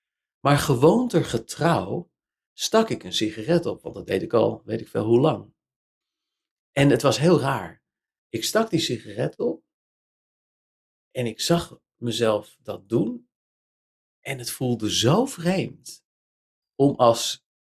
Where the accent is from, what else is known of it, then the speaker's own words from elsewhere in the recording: Netherlands; jij bent donker, ik ben licht, jij bent moslim, ik ben christen, jij bent Afrikaan, ik ben Nederlander, dat was er allemaal helemaal niet meer